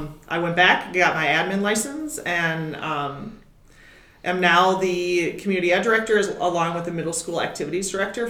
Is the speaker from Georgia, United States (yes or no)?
no; Wisconsin, United States; I'm originally from Wisconsin. Go Packers.